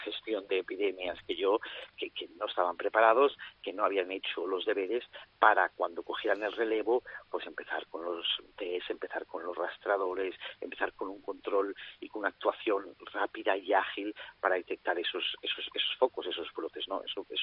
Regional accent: Lleida, Catalonia, Spain; ha afectado mucho mi ciudad de origen, Lleida, Lérida

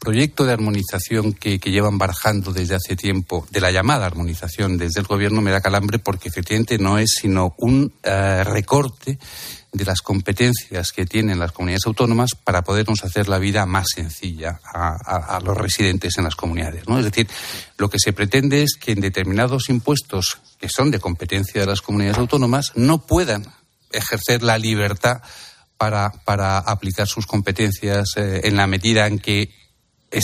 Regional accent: Madrid, Community of Madrid, Spain; Yo he de decir que vivo en Madrid, soy madrileño, me gusta salir a cenar y fumo puros.

